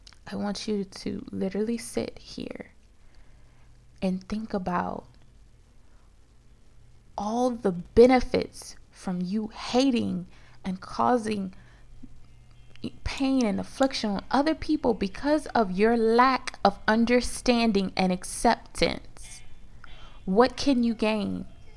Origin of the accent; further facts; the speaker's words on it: United States; I've met some people who don't like me because I'm African American.